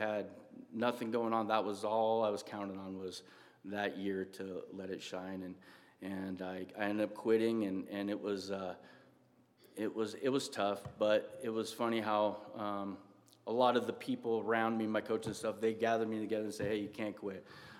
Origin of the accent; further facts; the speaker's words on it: Moscow, Idaho, United States; born there; I was born in Moscow, Idaho, to … I'm an only child.